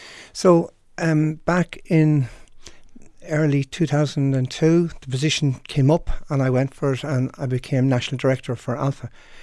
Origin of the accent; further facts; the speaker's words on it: Kells, Leinster, Ireland; When I was growing up in Kells, County Meath, I had buck teeth